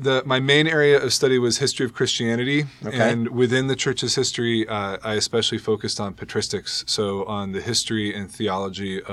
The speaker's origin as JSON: {"language": "English", "town": "Portland", "region": "Oregon", "country": "United States", "tie": "born or raised there", "said": "Before that, I grew up in Portland, Oregon."}